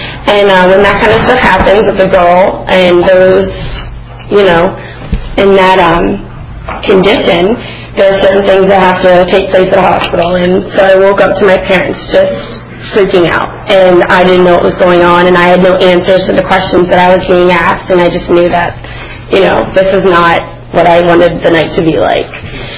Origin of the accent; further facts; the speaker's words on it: Orlando, Florida, United States; I was born and raised in down in Orlando, Florida, to two very young parents